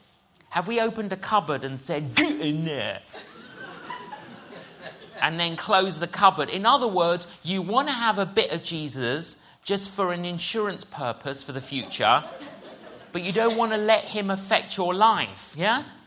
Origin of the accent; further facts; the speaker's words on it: London, United Kingdom; I grew up in London.